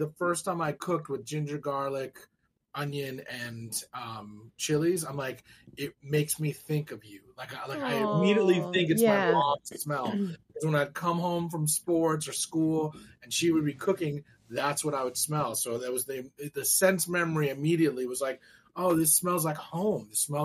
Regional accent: Arcadia, California, United States; I grew up here, actually. I grew up in Pasadena, so 5 miles east of Pasadena in Arcadia.

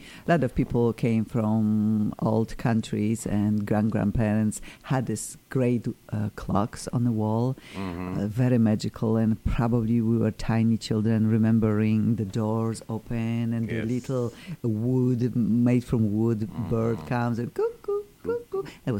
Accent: Poland; I'm from Poland too

